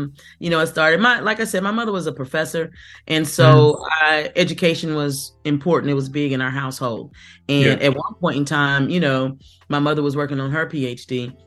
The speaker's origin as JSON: {"language": "English", "town": "Norman", "region": "Oklahoma", "country": "United States", "tie": "born or raised there", "also_born_or_lived": "Muskogee, United States", "said": "I was born in Muskogee, Oklahoma. We moved to Norman, Oklahoma when I was in middle school. And so that's where I primarily grew up, in Norman."}